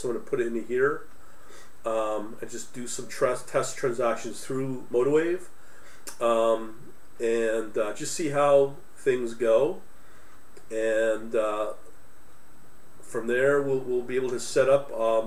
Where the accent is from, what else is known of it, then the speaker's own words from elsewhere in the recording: Ontario, Canada; I'm from Ontario, Canada.